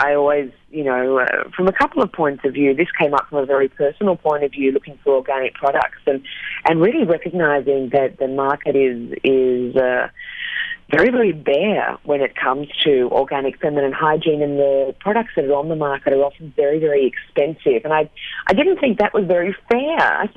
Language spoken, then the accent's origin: English; Australia; also born or lived in Beijing; now in Santa Monica, United States; And I'm from Australia originally. So it's great to be here. Not too different. I came via China, so I was in Beijing for 8 years before heading over to the U.S.